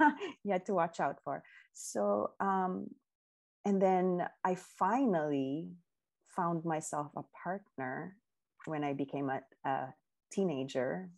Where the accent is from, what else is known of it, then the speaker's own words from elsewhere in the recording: Philippines; now in United States; I came from the Philippines where, you know, the guys are jealous.